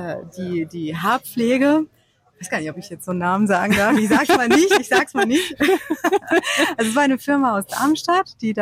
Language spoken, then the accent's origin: German; Bucharest, Romania; Ich bin in Rumänien aufgewachsen bzw. geboren und in Bukarest. Und da war jetzt die Gegend, in der ich dort gelebt habe, natürlich sehr von dem kommunistischen Plattenbau stark